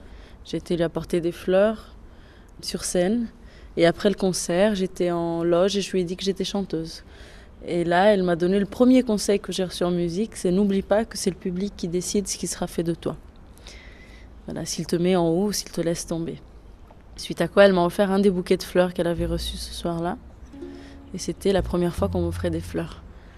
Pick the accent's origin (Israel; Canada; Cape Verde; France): Cape Verde; Santiago; je viens de l'île de Santiago, je me sens profondément Badia. Badia, c'est la femme de Santiago. Mais mon père vient de Mindelo, l'île de San Vicente